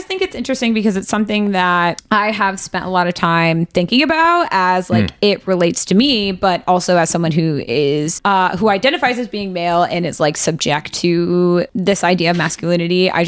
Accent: Michigan, United States; And I was in my hometown in Michigan before I started school in 3 weeks.

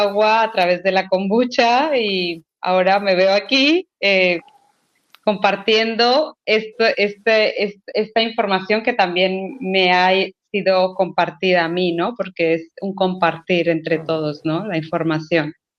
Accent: Colombia; moved away as an adult; also born or lived in Spain; now in Playa del Carmen, Mexico; porque yo soy originaria de Colombia, pero me fui a vivir a España desde los 18 años. Y de España terminamos aquí, actualmente, aquí en Playa del Carmen

